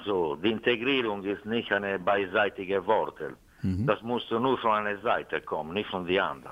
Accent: Italy; German is a second language; now in Hamburg, Germany; Ich komme aus Hamburg. Ich persönlich, ich bin Italiener.

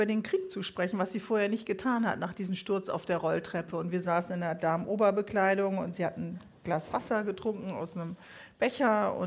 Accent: Bremen, Germany; Das konnten wir als Bremer natürlich nicht.

